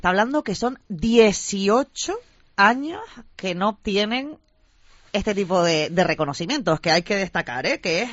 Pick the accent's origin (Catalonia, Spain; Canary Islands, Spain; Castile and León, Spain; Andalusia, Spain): Canary Islands, Spain; Las Palmas de Gran Canaria; Pero también soy canaria. Y aquí de Las Palmas de Gran Canaria